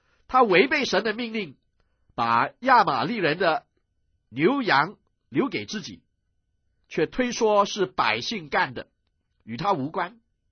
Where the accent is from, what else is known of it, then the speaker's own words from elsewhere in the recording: China; 犹太人呢，跟我们中国人一样，称女婿为儿子。